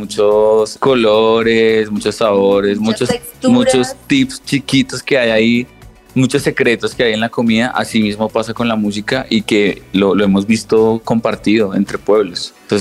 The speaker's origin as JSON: {"language": "Spanish", "country": "Colombia", "said": "A nosotros como colombianos, como latinos sobre todo, nos reciben con mucha alegría, con mucho entusiasmo."}